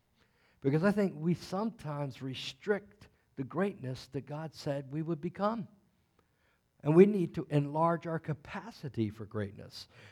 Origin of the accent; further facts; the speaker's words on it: Hampton, Virginia, United States; I was brought up in Hampton, Virginia